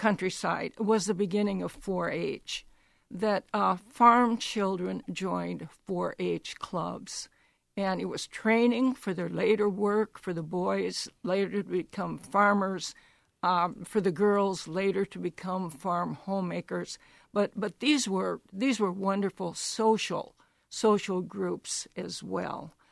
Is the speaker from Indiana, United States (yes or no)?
no; South Dakota, United States; I remember growing up in South Dakota, WNAX Yankton had Lynn Spies, and everyone in South Dakota listened to her, her radio program